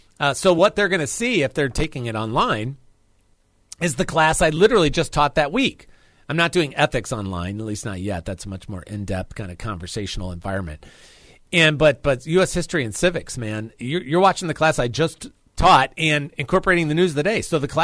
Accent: United States; I was born in America, and I've been raised in America, and I live in America

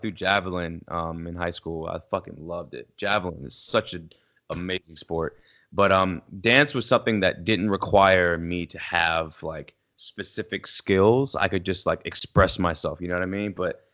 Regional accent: New York, United States; now in Pittsburgh, United States; I'm from New York originally. Right now, I'm in Pittsburgh, Pennsylvania.

